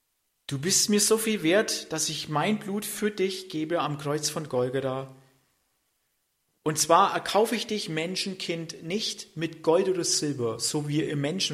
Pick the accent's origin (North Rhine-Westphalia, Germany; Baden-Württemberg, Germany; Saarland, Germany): Baden-Württemberg, Germany; Friedrichshafen; ich komme ja aus Friedrichshafen, die Stadt Rüstungsindustrie.